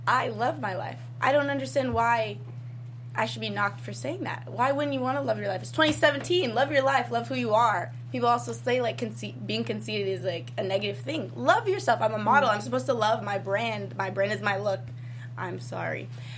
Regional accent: Bali, Indonesia; growing up in Bali with my dad, I, like, was a little island princess.

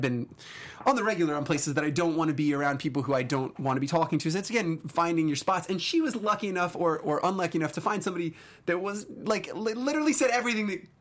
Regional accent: Arizona, United States; I grew up in Arizona. I love this stuff.

